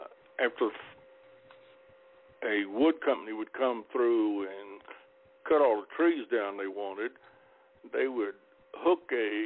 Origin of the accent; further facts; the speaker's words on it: Hamlet, North Carolina, United States; now in Florida, United States; Well, in the town of Hamlet, North Carolina, which is Richmond County. It's about 20 miles south of Southern Pines.